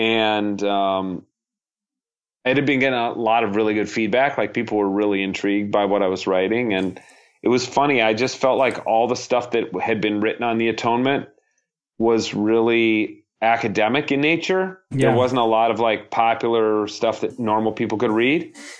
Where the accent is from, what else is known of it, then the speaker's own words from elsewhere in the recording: Minnesota, United States; Well, I'm a Minnesotan.